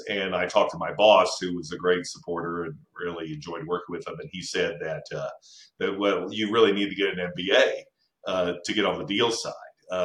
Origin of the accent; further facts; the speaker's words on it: Dallas, Texas, United States; I certainly haven't lived outside the state. My parents were born, I was born and raised in Dallas.